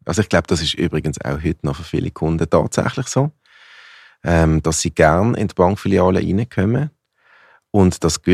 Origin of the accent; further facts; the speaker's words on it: Riehen, Basel-Stadt, Switzerland; Ich bin in Riechen aufgewachsen, ganz in der Nähe von Basel.